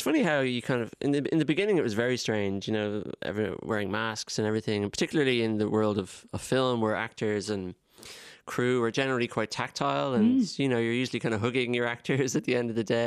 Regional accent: Ulster, Ireland; So dad spoke Irish and mum spoke English. I grew up in Donegal.

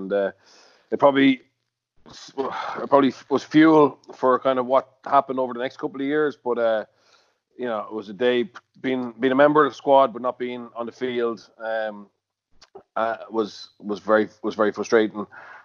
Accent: Tullow, County Carlow, Ireland; like I'm from Tullow, so, you know, a lot of people, neighbours of mine, would have been Munster fans, you know.

